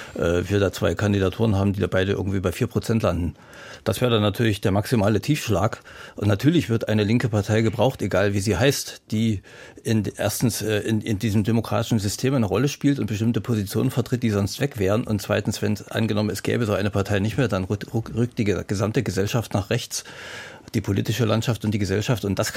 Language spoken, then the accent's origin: German; Saxony, Germany; Ich stamme aus der Oberlausitz, aus Ostsachsen, und wenn ich mir angucke in meiner alten Heimat